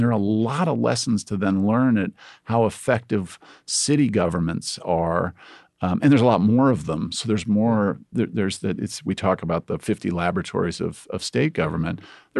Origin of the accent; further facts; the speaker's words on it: Indiana, United States; I grew up in Indiana and worked obviously extensively now in Ohio